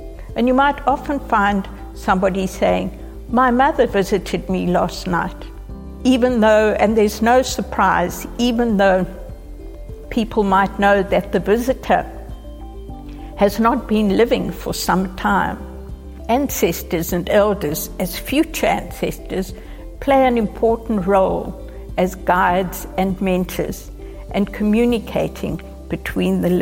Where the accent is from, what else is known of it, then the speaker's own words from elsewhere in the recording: South Africa; I'm from South Africa, and for more than 40 years, I've been working in some of the most marginalized communities in my very diverse country. We have 11 official languages